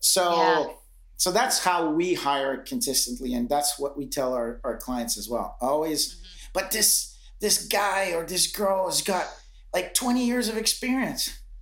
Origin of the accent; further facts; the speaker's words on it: Atlantic Canada, Canada; I grew up on the East Coast of Canada. So I grew up pretty poor.